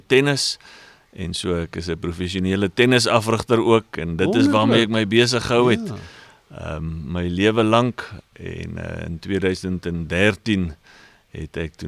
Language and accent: Afrikaans; Bethlehem, Free State, South Africa; In die Oos-Vrystaat, Bethlehem gebore.